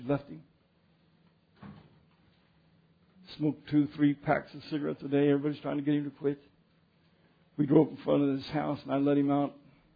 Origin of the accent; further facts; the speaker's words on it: Commerce City, Colorado, United States; I grew up in Commerce City.